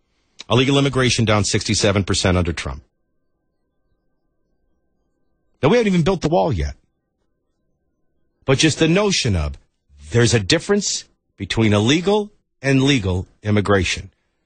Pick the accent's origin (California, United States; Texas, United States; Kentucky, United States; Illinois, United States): Illinois, United States; Arlington Heights; Growing up in Arlington Heights, Illinois, and my dad banging on the door.